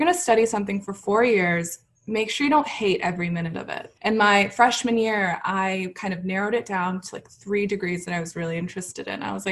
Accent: Dallas, Texas, United States; I am a brown girl who's born and raised in Dallas, Texas. Came up through UTD, went to law school at UChicago

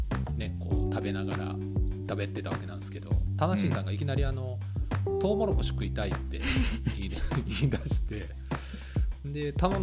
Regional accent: Kyoto, Japan; now in Tokyo, Japan; 京都出身でして、うん、今の東京住まいというところなので、もうね、あの県っていうのがつく地域に住んだことがないですよ。もう全部都にしか住んだことがないっていう。

